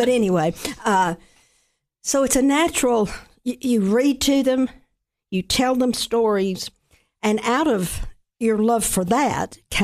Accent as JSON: {"language": "English", "town": "Cookeville", "region": "Tennessee", "country": "United States", "tie": "born or raised there", "said": "But I want to thank you on behalf of my hometown, Cookeville."}